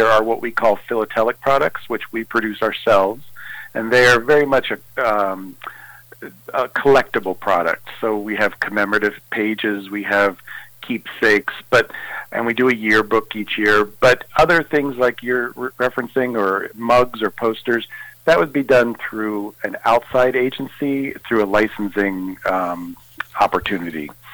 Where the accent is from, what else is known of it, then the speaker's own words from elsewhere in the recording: Pennsylvania, United States; Well, I grew up in Chester County, Pennsylvania, so I grew up in very much the rolling hills of Chester County, and it's just a beautiful place. It was a beautiful place to grow up.